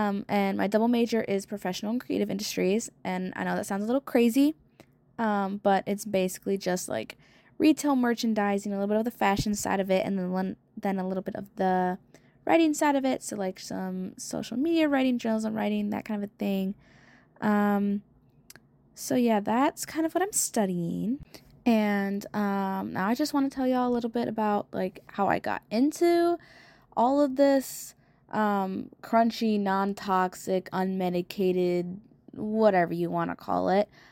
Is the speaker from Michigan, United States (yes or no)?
yes; Michigan, United States; And I'm originally from Michigan, and I was homeschooled my whole life.